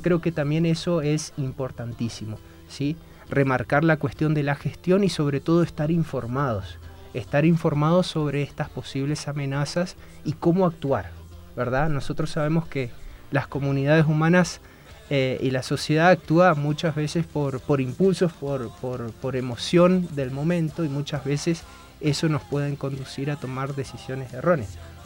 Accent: Resistencia, Chaco, Argentina; provengo de una provincia de Argentina del norte, límite con Paraguay y Brasil, es la provincia del Chaco. Mi ciudad, que tiene un nombre bastante particular, se llama Resistencia

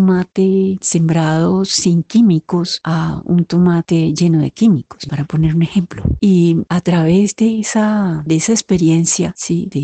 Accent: Bogotá, Colombia; Aquí llegué de Bogotá, nací en Bogotá, me crié y me eduqué en Bogotá

